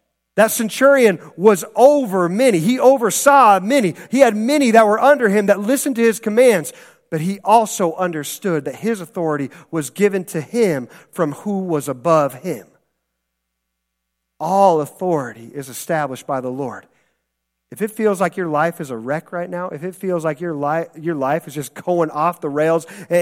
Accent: Midwest, United States; And the background I grew up in here in the Midwest, we don't really, you know, maybe some of you guys are like this.

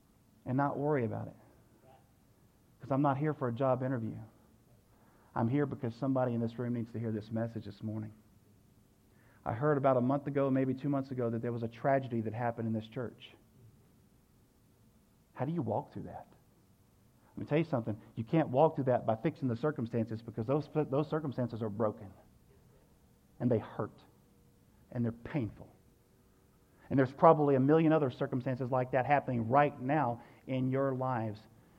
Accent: Tennessee, United States; And I'm so grateful that even though, you know, they're in Texas and I'm from Tennessee, that we serve the same Spirit.

